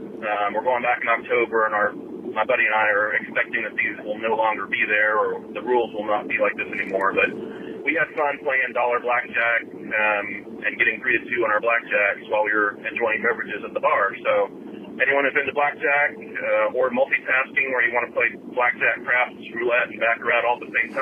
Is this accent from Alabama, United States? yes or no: no; Texas, United States; I'm from Texas and haven't really experienced this before.